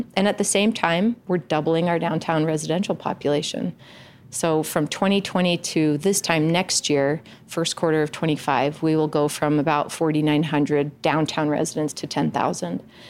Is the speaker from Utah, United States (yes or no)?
yes; Salt Lake City, Utah, United States; people say, where are you from? I'm from Salt Lake. Oh, which neighborhood are you in? I live in West Valley.